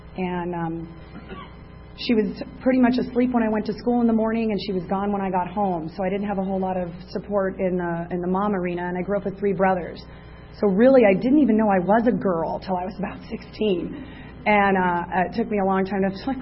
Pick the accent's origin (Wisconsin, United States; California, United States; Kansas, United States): California, United States; San Diego; I'm actually a San Diego girl. I was born and raised here. And I was born down in Chula Vista, where I still live.